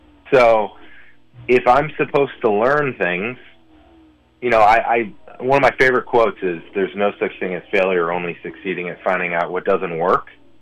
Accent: St. Louis, Missouri, United States; You know, I'm from St. Louis, and baseball's everything there.

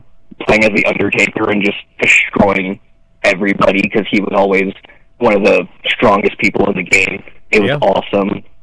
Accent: Nevada, United States; I'm from Nevada. It's been a while.

